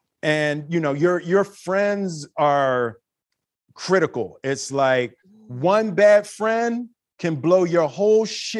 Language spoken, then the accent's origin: English; Philadelphia, Pennsylvania, United States; We gravitated to each other, growing up in Philly.